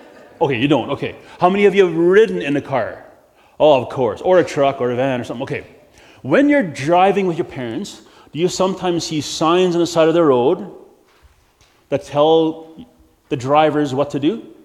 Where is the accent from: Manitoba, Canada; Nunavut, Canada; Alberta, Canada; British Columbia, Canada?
British Columbia, Canada; You know, when I grew up in British Columbia, you have those orange caution signs for corners that have a number on them.